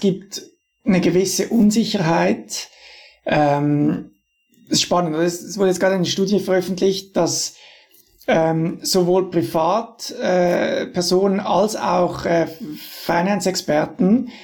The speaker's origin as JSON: {"language": "German", "country": "Switzerland", "said": "Als Schweizer und als auch Vertreter der demokratischen Denkweise."}